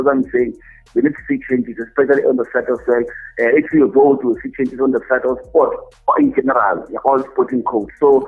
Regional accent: South Africa; Even if you can wear a t-shirt of any kind of color, just to show that we are South African, we support sports, that we support football

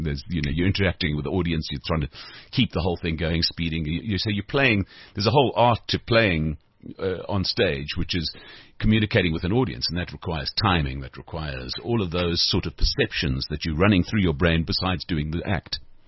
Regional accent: Stanton, California, United States; now I'm live at the Balalaika in Stanton, which is my hometown, so it's fantastic.

